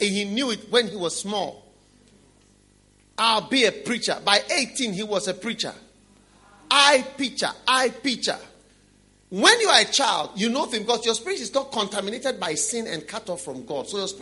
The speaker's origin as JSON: {"language": "English", "country": "Ghana", "second_language": "English", "said": "I said, me, a book? How? I'm from Ghana. No one will read my book."}